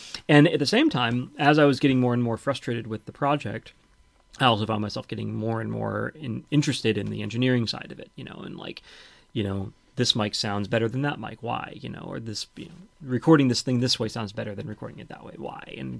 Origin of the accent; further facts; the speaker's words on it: Texas, United States; I was a guitarist, and I grew up playing like rock and roll and blues, and I grew up in Texas, and so I was, you know, very into the kind of classic rock Texas blues kind of thing